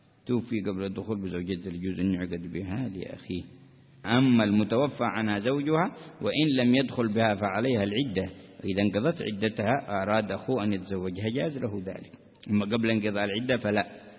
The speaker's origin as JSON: {"language": "Arabic", "country": "Yemen", "said": "في بعض المدن، عندنا في اليمن"}